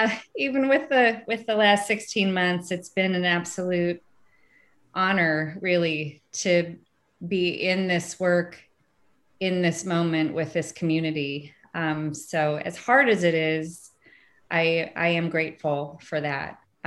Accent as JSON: {"language": "English", "town": "Indianapolis", "region": "Indiana", "country": "United States", "tie": "born or raised there", "said": "Indianapolis is my hometown. I grew up here, but I ended up in Cincinnati because of my pathway from college at Miami University."}